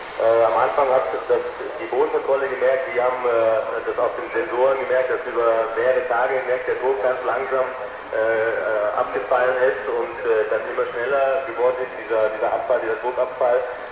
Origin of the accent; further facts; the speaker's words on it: Künzelsau, Baden-Württemberg, Germany; Überhaupt die Region, also auch Künzelsau, wo ich herkomme, die ist schwierig zu finden